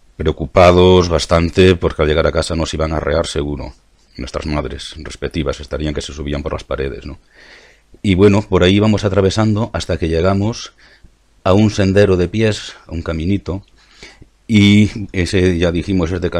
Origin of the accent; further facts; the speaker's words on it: Moaña, Galicia, Spain; soy gallego, del pueblo de Moaña